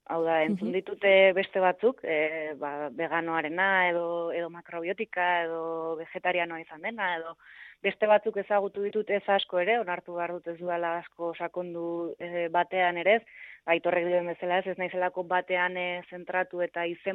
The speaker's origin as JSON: {"language": "Basque", "town": "San Sebastián", "region": "Basque Country", "country": "Spain", "tie": "born there", "said": "ni Donostiko parte zarrean jaio naiz, ikusi dut arraia nola sartzen den portuan"}